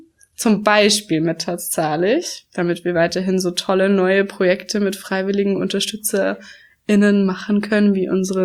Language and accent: German; Germany; Ja, toll. Toll, dass ich Deutsche sein darf.